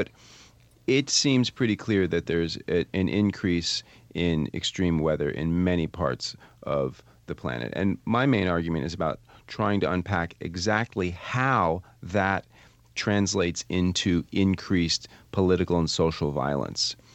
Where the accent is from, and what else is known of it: Vermont, United States